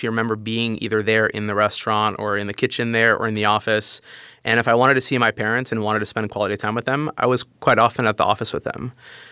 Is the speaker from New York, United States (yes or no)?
yes; New York City, New York, United States; I was born and raised in New York City. My parents had come to the U.S. a few years before I was born.